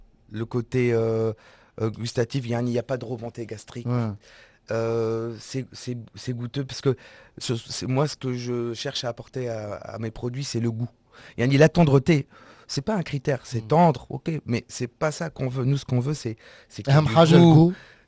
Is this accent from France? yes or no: no; Tunisia; mais je suis tunisien, je suis fier d'être tunisien.